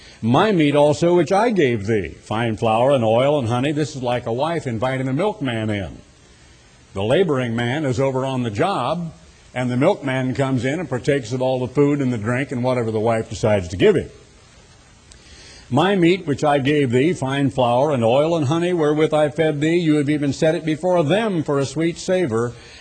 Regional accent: United States; I am an American. I'm a Christian first, a new creature in Christ first, and God's son and God's child first, but I'm also an American.

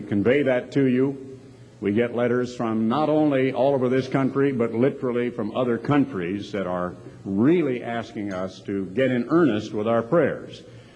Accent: United States; because I'm an American, and because I know what is out there in the world

